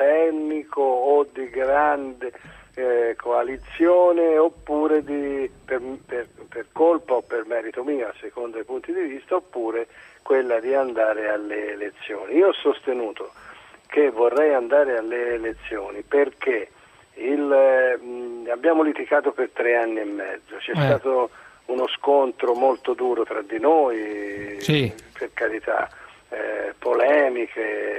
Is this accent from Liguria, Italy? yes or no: no; Tuscany, Italy; born there; now in Rome, Italy; sono nato in provincia di Livorno.